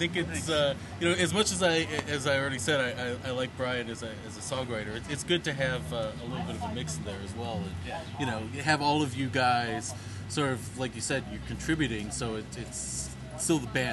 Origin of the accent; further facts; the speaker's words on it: Hudson, Ohio, United States; Yeah, growing up in Hudson, Ohio, I can tell you, I think we had one Hispanic student